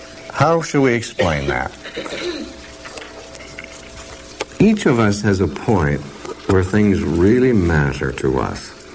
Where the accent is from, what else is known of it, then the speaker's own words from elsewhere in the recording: Oregon, United States; I mean, I'm glad I'm from Oregon. We don't talk that way.